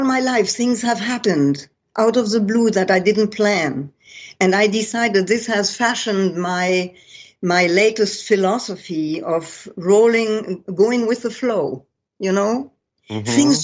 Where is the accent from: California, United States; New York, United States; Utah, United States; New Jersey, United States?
California, United States; from California. Who are you?"